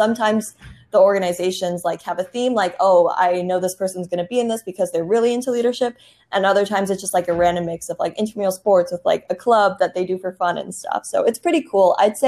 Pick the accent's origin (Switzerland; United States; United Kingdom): United States; Minnesota; moved away as an adult; now in South Carolina, United States; I'm actually an out-of-state student. I'm from Minnesota.